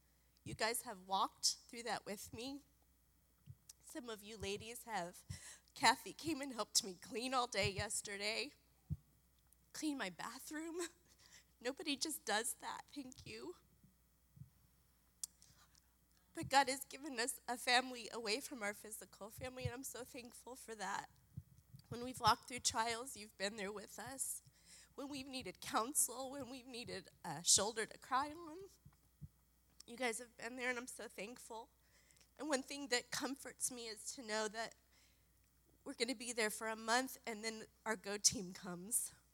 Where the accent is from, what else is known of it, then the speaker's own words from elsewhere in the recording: Florida, United States; moved away; We grew up in Florida. We have deep roots. I've never moved before in my life until we moved to Kentucky.